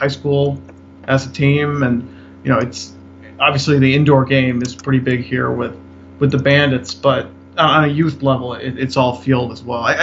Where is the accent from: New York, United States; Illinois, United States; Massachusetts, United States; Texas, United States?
New York, United States; Amherst; also born or lived in Milwaukee; So I grew up in Amherst, which is like the closest suburb to Buffalo. And I've moved a couple times houses wise, but I've always lived in Amherst.